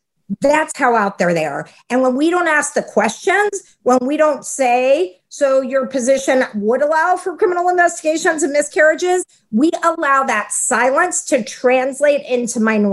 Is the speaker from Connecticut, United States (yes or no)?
no; Texas, United States; my home state of Texas held a legislative hearing in 2019 about capital punishment for abortion.